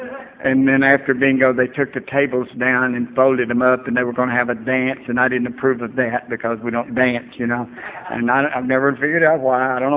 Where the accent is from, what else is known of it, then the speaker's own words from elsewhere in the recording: Georgia, United States; I grew up in South Georgia, you know, and I mean, I grew up in the Baptist church